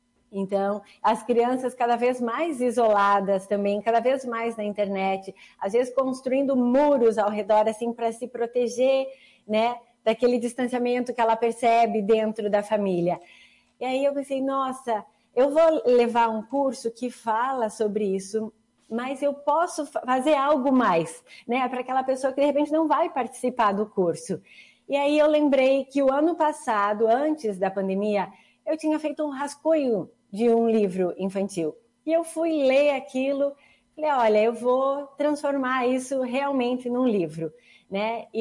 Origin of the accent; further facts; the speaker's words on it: Passo Fundo, Rio Grande do Sul, Brazil; Então, sim, sou de Passo Fundo e sou lagoense também